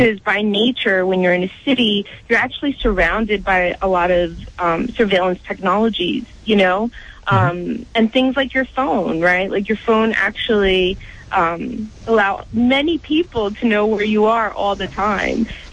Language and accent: English; New York City, New York, United States; I am a Latina, I grew up in New York City, and so I'm really conscientious